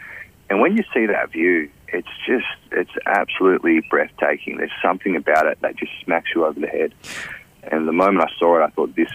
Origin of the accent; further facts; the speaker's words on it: Ridgley, Tasmania, Australia; So growing up on the northwest coast, even though I'm from Ridgely, you see the ocean every day.